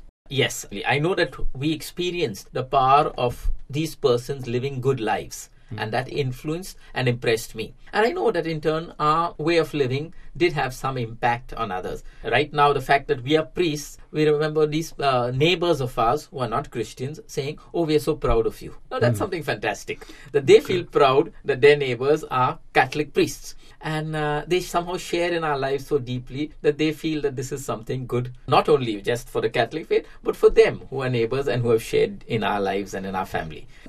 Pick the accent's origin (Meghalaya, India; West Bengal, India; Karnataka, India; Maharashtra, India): Maharashtra, India; Mumbai; growing up in India, in Mumbai, it's automatic that we would live in the midst of people who belong to other religions.